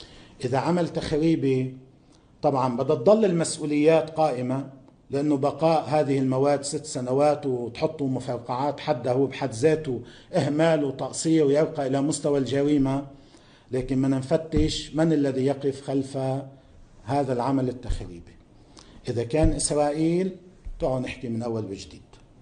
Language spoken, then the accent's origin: Arabic; Lebanon; نحن لبنانيين